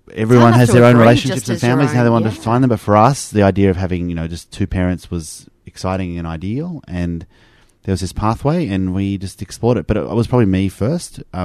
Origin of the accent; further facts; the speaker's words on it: Australia; And we're both Australian